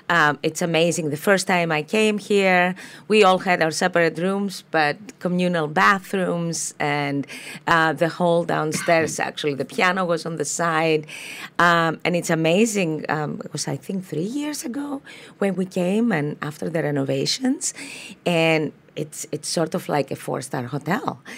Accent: Thessaloniki, Central Macedonia, Greece; also born or lived in New York; It's my hometown there, Thessaloniki, Greece. It's a beautiful place, and I'm always happy to go back there as well. I mean, surrounded by water, pretty much just like Sitka.

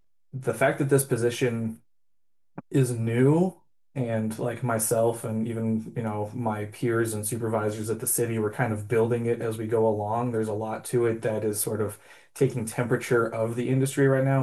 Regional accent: Sitka, Alaska, United States; I grew up there in Sitka. I moved there when I was a kid, and all my formative years were there.

